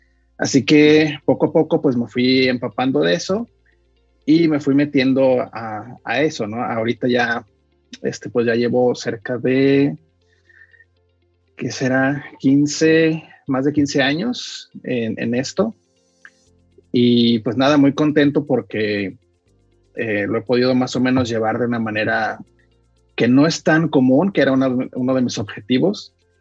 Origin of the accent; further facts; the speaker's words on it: Aguascalientes, Mexico; estudié acá en mi pueblo, como yo le llamo, y mucha gente también, que es Aguascalientes